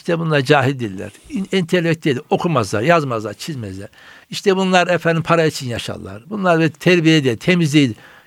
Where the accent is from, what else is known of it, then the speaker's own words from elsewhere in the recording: Samsun, Turkey; Biz Ordu'nun bir köyündeniz. Ama ben Samsun'da doğup büyümüşüm.